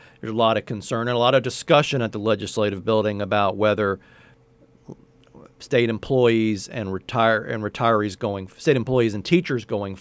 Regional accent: Virginia, United States; I added the D because I'm from Virginia.

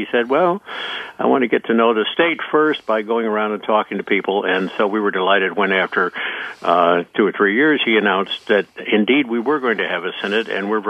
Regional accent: Chicago, Illinois, United States; The church I grew up with in Chicago in the good old days was not seen as a field hospital.

